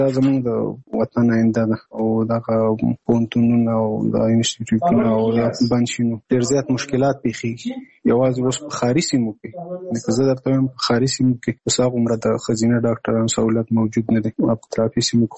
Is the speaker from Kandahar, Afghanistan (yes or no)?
no; Nangarhar, Afghanistan; now in Kabul, Afghanistan; زموږ کور په ننګرهار کې دی، زه په کابل کې یم دلته،